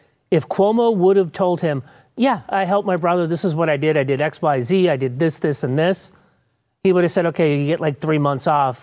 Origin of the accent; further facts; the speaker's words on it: New England, United States; I went back to go see my parents who live in Jersey now. I'm from New England. I went into Boston.